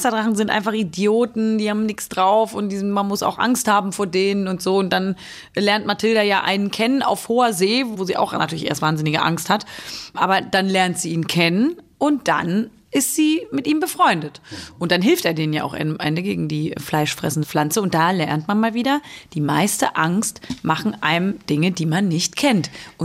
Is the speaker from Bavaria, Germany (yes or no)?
no; Cologne, North Rhine-Westphalia, Germany; Naja, als Kölnerin möchte man gerne, dass Köln als Geburtsort auch im Pass steht.